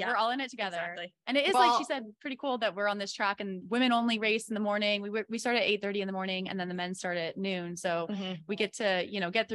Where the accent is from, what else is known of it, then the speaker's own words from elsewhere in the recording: Montana, United States; But I mean, I'm like, yeah, I'm from Montana.